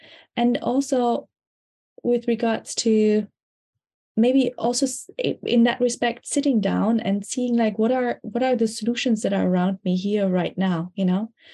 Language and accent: English; Germany; I'm originally from Germany.